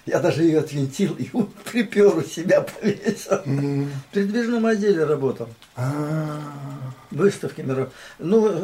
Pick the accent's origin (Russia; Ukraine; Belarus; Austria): Russia; Krasnoyarsk, Krasnoyarsk Krai; now in Moscow, Russia; Я действительно не москвич, я же сибиряк. Я не чувствую себя москвичем, язык не поворачивается